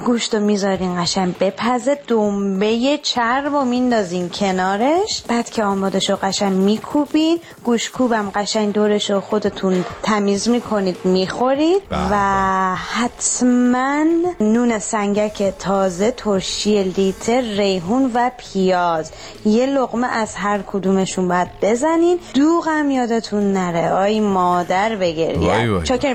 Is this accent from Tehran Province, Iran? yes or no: yes; Tehran, Tehran Province, Iran; من از تهرانم،